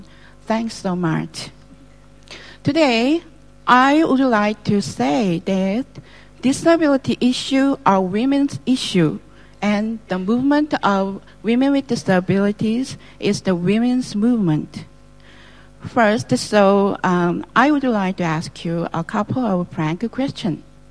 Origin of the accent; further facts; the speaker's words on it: South Korea; English is a second language; I'm from Korea. I am a woman with disabilities on the electronic wheelchair